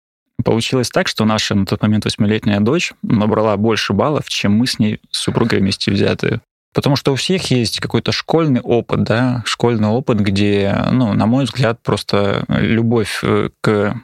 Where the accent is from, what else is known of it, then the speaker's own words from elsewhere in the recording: Belogorsk, Amur Oblast, Russia; Я из Приамурья, это вот Благовещенск, Белогорск. Да, город Белогорск у меня.